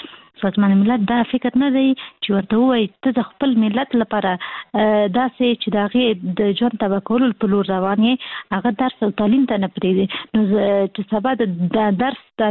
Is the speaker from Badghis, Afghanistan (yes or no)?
no; Kabul, Afghanistan; مونږ خاصي د کابل یو